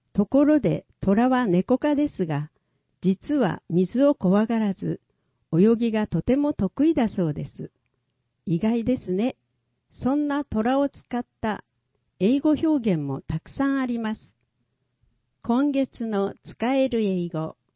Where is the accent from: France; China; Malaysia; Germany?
Malaysia; Japanese is a second language; now in Japan; 私のふるさと、マレーシアの国獣はトラで